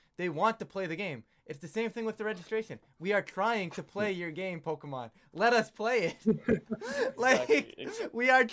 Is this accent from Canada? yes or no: yes; Canada; I used to think this way as a Canadian